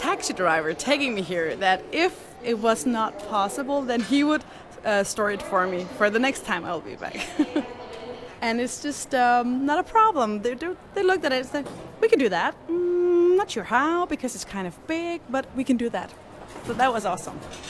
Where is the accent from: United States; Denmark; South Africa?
Denmark; Hellerup, Capital Region of Denmark; English is a second language; I'm from Hellerup, which is just north of Copenhagen, Denmark.